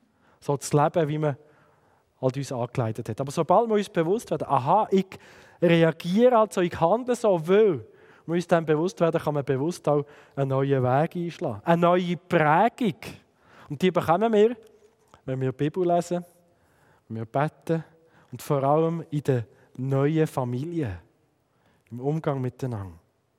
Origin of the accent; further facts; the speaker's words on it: Fribourg, Switzerland; accent: Sensler dialect; Meine Eltern sind Thurgauer. Ich bin aufgewachsen im Kanton Freiburg, im Sensebezirk, bei den Seesler. Ich war sehr bernorientiert und hätte mir gewünscht, so ein schön reines Berndeutsch zu haben. Jetzt bin ich in Aarau